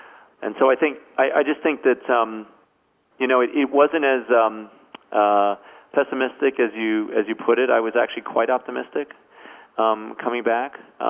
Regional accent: Hawaii, United States; maybe I'm saying it because I'm someone from Hawaii

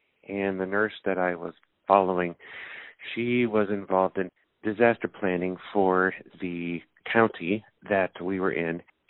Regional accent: California, United States; I was born and raised out in California, quite involved with Special Olympics out there.

